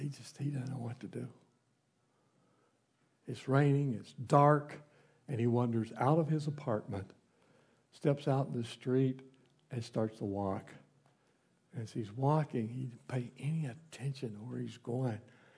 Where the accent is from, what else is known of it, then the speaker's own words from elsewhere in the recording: the South, United States; I grew up in the South where they eat those things, and if you hadn't have told me that was a flower, I'd have probably took a bite out of it.